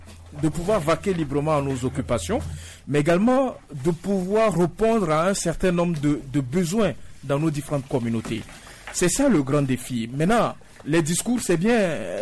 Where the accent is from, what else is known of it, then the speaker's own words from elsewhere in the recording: Togo; nous, en tant qu'Africains, beaucoup plus précis en tant que Togolais